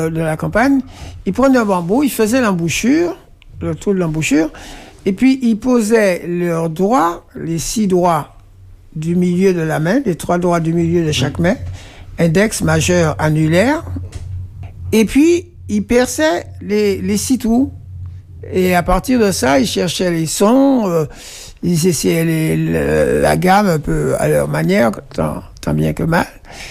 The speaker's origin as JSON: {"language": "French", "country": "Martinique", "moved": "as an adult", "said": "je suis arrivé en France, à Paris, c'est là que c'est difficile de faire des raccourcis, parce que j'ai quitté la Martinique à l'âge de 19 ans."}